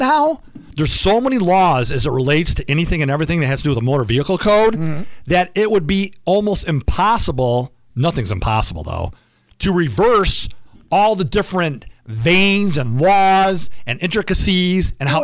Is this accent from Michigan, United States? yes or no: yes; Detroit, Michigan, United States; But, you know, I grew up in Metro Detroit. I went to Berkeley. I grew up off Woodward.